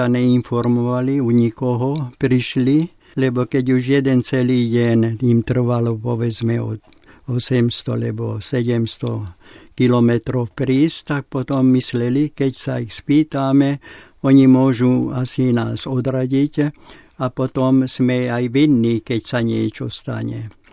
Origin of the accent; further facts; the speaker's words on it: Trnava Region, Slovakia; born there; Naša výša, kde som sa narodil, je nul na Žitnom ostrove. U Bratislavy, nedaleko od Bratislavy.